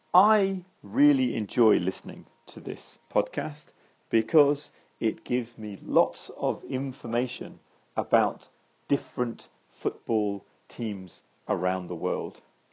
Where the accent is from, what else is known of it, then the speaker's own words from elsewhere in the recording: North East England, United Kingdom; now in Japan; Although originally I am from England, the northeast of England and a place called Northumberland.